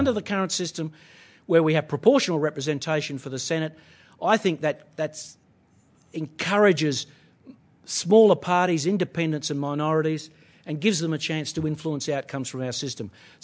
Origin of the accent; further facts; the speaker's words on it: Geraldton, Western Australia, Australia; I'm an Australian first, a Western Australian, born and bred in Geraldton